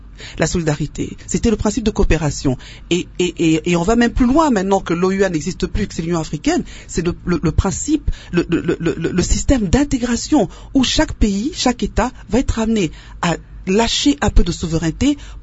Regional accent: DR Congo; chez nous au Congo

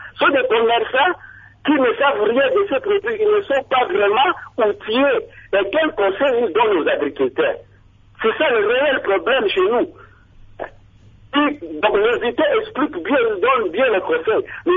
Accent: DR Congo; C'est ça le réel problème chez nous à l'RDC.

